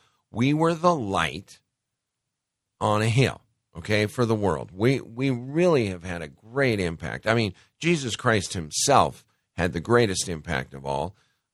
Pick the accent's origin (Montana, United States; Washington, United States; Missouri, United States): Montana, United States; I grew up skiing in Montana from the time I could walk.